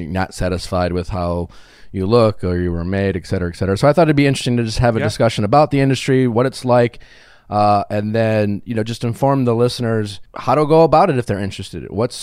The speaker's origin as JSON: {"language": "English", "region": "Wisconsin", "country": "United States", "lives_now": "Los Angeles, United States", "said": "Since living in LA, it's something I've become a lot more aware of. I'm from Wisconsin. We don't talk about plastic surgery as much over there."}